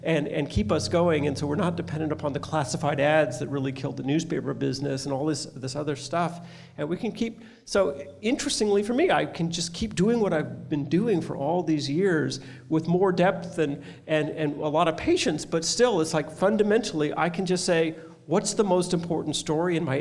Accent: California, United States; I grew up in California, actually.

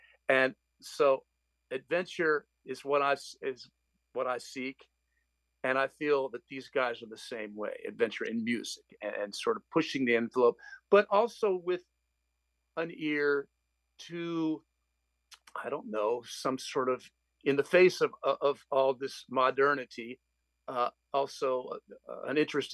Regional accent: Upper South, United States; sort of like Southern fiction, since I come from the Upper South.

